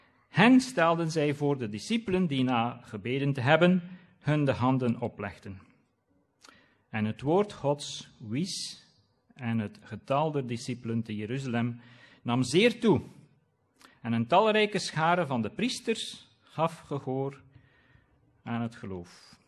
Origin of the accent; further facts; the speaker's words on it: Torhout, West Flanders, Belgium; moved away as an adult; also born or lived in Netherlands / England / Spain; ik kom oorspronkelijk uit Kortrijk. Dat is niet zo ver van hier. Torhout, sorry.